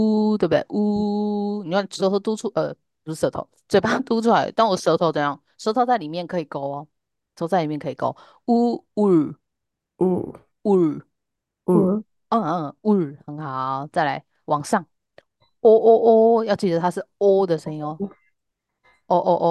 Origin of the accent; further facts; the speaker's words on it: Taiwan; 只是我们台湾人就是讲话比较不习惯卷舌嘛